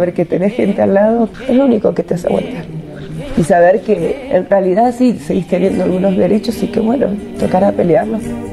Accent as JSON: {"language": "Spanish", "region": "Buenos Aires", "country": "Argentina", "said": "soy de Buenos Aires, Argentina. Mi edad es de 33 años."}